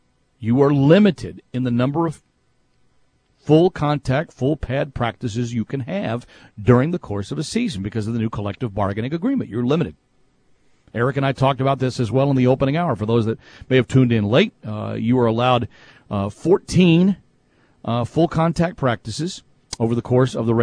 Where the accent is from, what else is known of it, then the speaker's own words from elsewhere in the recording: Longview, Texas, United States; I'm from Longview, Texas. I was born and raised in Texas. You would think I would like all the Texas teams around here, but I don't.